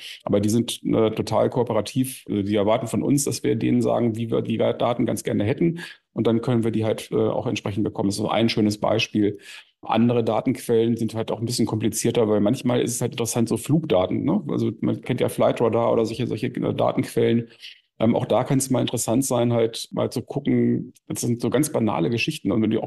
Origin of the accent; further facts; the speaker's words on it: Lower Saxony, Germany; also ich komme jetzt selber aus Niedersachsen